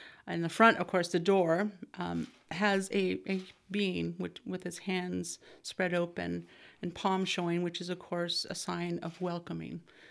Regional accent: Hoonah, Alaska, United States; I was born and raised in Huna and raised my family there as well.

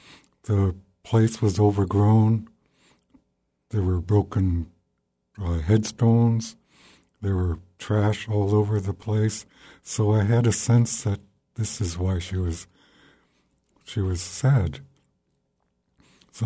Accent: Sitka, Alaska, United States; I am Thlinget. My family's originally from Juneau, and I was born and raised in Sitka.

